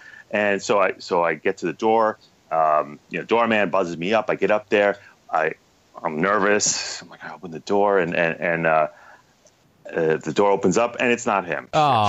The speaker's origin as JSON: {"language": "English", "region": "New York", "country": "United States", "tie": "born or raised there", "said": "I'm a Yankees fan. I grew up in New York."}